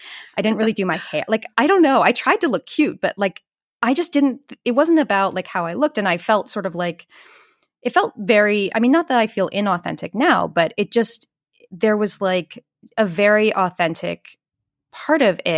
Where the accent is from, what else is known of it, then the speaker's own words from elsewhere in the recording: Beacon, New York, United States; And I do them in my hometown of Beacon, New York.